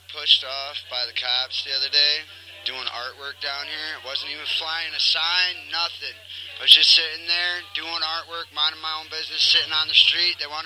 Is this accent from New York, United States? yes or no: yes; Buffalo, New York, United States; I'm from up by Buffalo, up by the Canadian border.